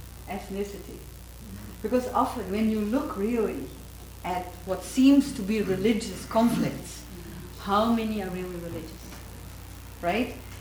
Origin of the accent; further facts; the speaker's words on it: Netherlands; I grew up in the Netherlands in a fiercely Calvinist village